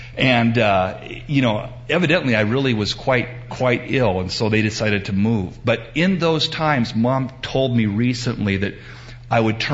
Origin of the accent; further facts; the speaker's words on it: Portland, Oregon, United States; also born or lived in California; When I was growing up in Portland, I'm a native Oregonian, a rare breed.